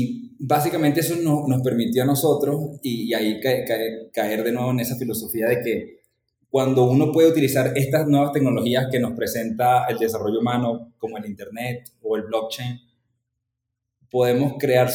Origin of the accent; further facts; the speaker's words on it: Valera, Trujillo, Venezuela; Yo soy de Venezuela, crecí en el estado Trujillo, en Valera, y gracias a Dios estuve expuesto bastante a la tecnología allí, puesto que mi madre tenía un cyber café.